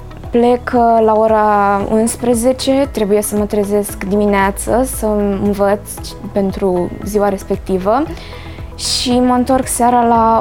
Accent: Buzău, Buzău County, Romania; Eu sunt din Buzău, însă stau la țară, în comuna Ceruseti.

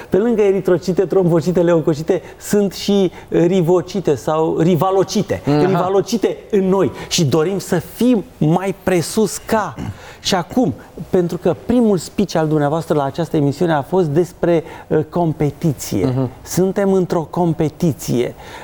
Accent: Oltenia, Romania; eu sunt oltean, m-am căsătorit cu o prahoveancă

